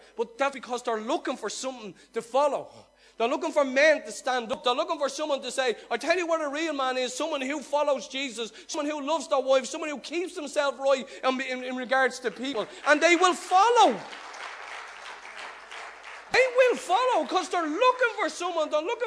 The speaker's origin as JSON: {"language": "English", "country": "Ireland", "said": "I don't know about you, but when I listen to him, something in me rises as an Irishman."}